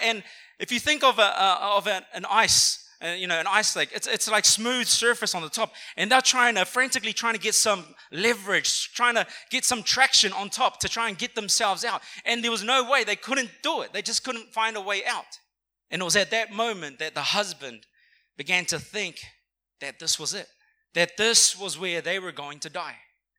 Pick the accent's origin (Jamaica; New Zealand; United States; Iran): New Zealand; Wellington; now in Brisbane, Australia; You know, I'm from Wellington, and I came away from the cold, the rain, the snow, to come to beautiful Brisbane, you know?